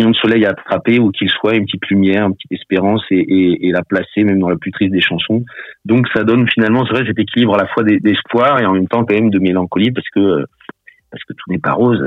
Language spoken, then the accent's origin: French; Panama; cette nostalgie de mon enfance au Panama où j'ai vécu un peu entre la mer et la jungle.